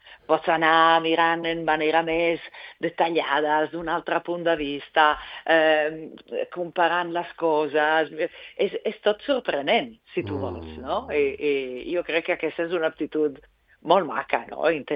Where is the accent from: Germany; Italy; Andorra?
Italy; now in Barcelona, Spain; jo soc d'Itàlia, visc a Barcelona